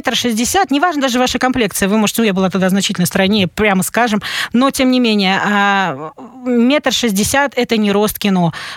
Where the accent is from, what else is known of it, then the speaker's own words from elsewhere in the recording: Omsk, Omsk Oblast, Russia; То есть я из Омска, они из Омска.